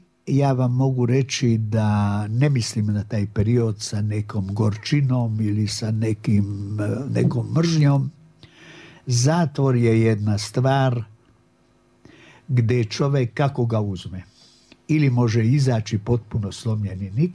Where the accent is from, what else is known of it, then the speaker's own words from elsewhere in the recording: Novi Sad, Vojvodina, Serbia; njih sam ja, naravno, u kući naučio perfektno nemački. Svoje detinjstvo proveo sam u Novom Sadu, školovan u Novom Sadu.